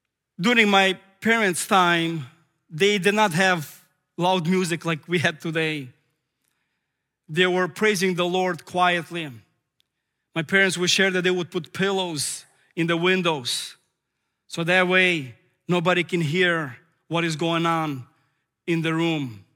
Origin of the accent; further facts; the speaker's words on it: Ukraine; when I was born in Ukraine and living in a village.